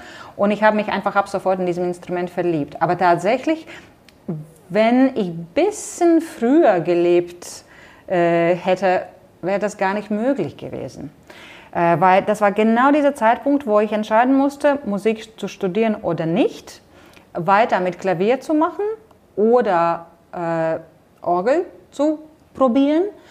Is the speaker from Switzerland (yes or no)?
no; Rezekne, Latgale, Latvia; German is a second language; moved away; Ich stamme auch nicht aus Riga. Ich bin so ein Provinzmädchen südöstlich Rigas, 250 Kilometer.